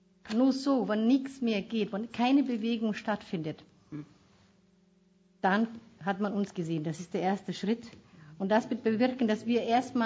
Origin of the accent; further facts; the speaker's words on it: Bavaria, Germany; Und ich komme aus Bayern, es ist wahnsinnig hart als Frau, schwarz, behindert, weiblich.